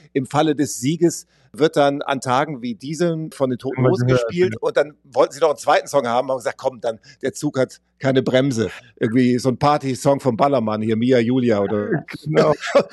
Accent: Germany; wenn ich als Deutscher

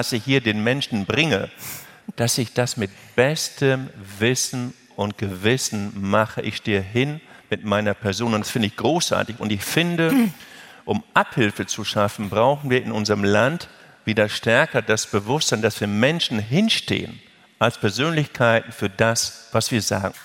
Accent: Lower Saxony, Germany; born there; Ich bin auf dem Bauernhof geboren, Emsland, Nordwestdeutschland, in der Nähe zum Münsterland

